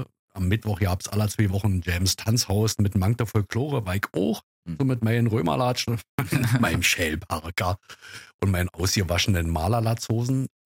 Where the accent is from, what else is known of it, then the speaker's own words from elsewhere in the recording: East Germany, Germany; Ich bin ja in der DDR groß geworden